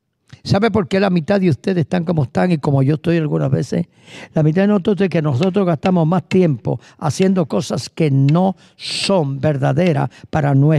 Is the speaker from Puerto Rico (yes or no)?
yes; Puerto Rico; Yo soy boricua. Yo vengo de una raza donde posiblemente 45 a 50% europeo y quizás más